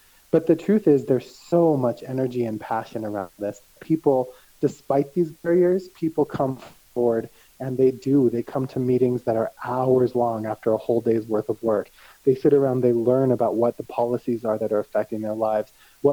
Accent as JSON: {"language": "English", "town": "Santa Fe", "region": "New Mexico", "country": "United States", "tie": "born or raised there", "said": "Well, I was born and raised here in Santa Fe."}